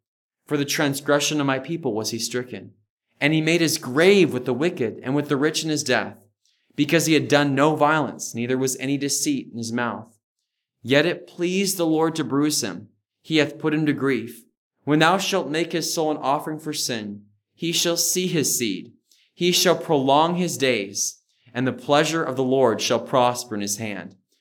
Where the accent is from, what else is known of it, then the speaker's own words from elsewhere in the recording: California, United States; Growing up in California, I actually lived on a dead-end street. It was called London Circle.